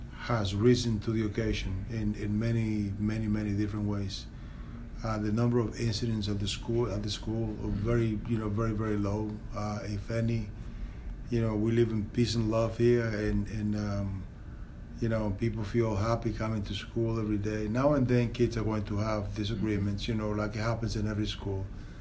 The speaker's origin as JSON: {"language": "English", "town": "New York City", "region": "New York", "country": "United States", "tie": "born or raised there", "said": "I grew up in New York City, and I had a very good friend."}